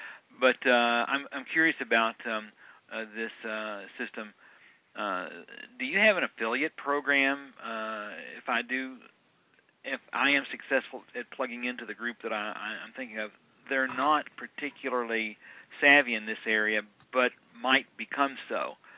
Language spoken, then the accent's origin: English; Kentucky, United States; I'm from Kentucky, and your accent is very pleasing to the ear.